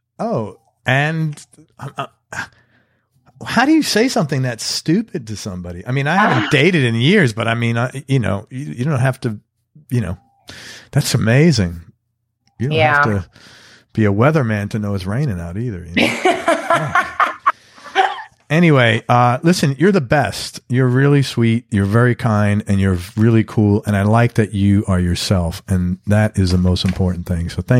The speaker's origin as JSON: {"language": "English", "town": "New York City", "region": "New York", "country": "United States", "said": "I cursed pretty badly and I'm from the Bronx"}